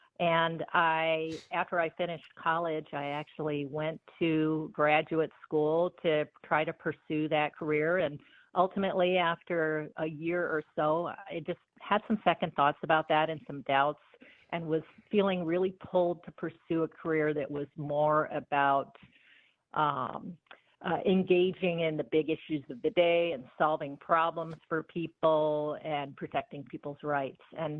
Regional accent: Chippewa Falls, Wisconsin, United States; I grew up in Chippewa Falls in western Wisconsin, one of four kids.

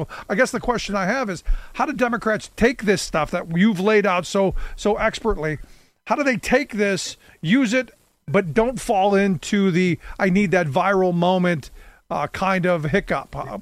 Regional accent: Cleveland, Ohio, United States; Look, I grew up in Cleveland. I witnessed deindustrialization happen.

